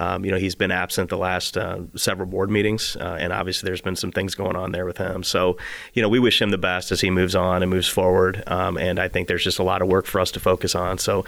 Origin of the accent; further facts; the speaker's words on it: Illinois, United States; So I was really, and growing up in McLean County, and I was very aware of District 87 and the good work that's done.